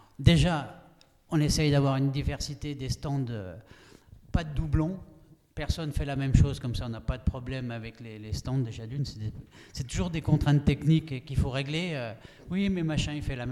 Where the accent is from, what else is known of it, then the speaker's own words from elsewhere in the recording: Nouvelle-Aquitaine, France; Je suis gessien d'adoption, on va dire, plutôt, parce que je suis un périgourdin, je viens du Périgord.